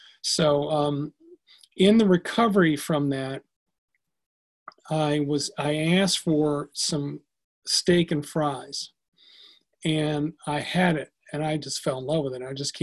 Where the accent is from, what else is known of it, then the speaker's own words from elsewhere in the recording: Maryland, United States; I'm from Maryland, and I'm very grateful to be here.